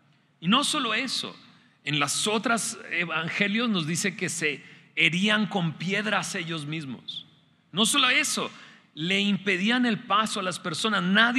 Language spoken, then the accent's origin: Spanish; Mexico; cómo somos los mexicanos buenos para eso